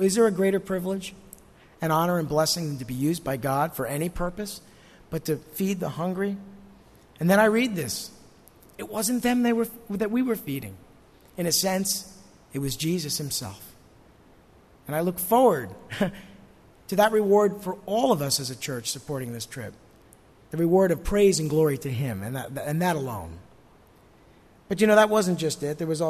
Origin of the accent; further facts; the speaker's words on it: New Jersey, United States; you know, I'm from New Jersey, my first reaction is, yeah.